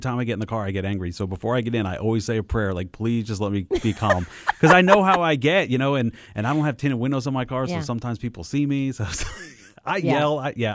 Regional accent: New Jersey, United States; also born or lived in Detroit; I mean, growing up in New Jersey, I mean, you heard sirens all the time.

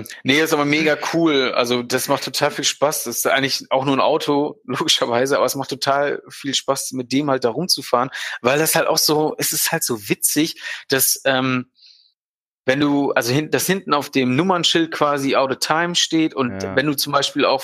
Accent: Germany; Du musst ja auch mal meckern, ich bin Deutscher.

